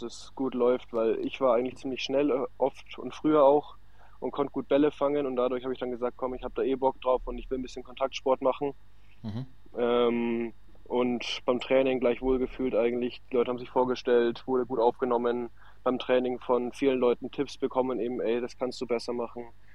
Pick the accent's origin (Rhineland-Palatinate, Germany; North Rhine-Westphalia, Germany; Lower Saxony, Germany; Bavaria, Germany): Bavaria, Germany; ich komme aus der Nähe von Nürnberg